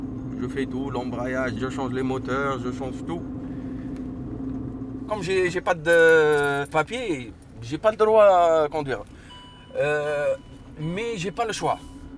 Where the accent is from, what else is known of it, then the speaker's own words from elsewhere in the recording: Tunisia; now in Saint-Ouen, France; Pour je gagne un petit peu, pour que je fais une maison chez moi, en Tunisie.